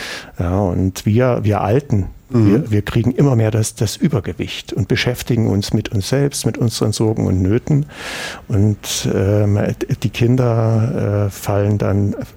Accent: East Germany, Germany; born or raised there

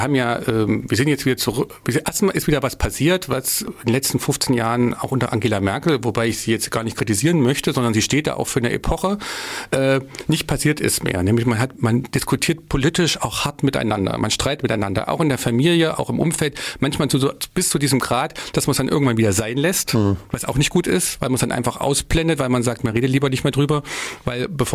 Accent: East Germany, Germany; dass wir als Ostdeutsche, wir gehen ja auch ungern in Parteien

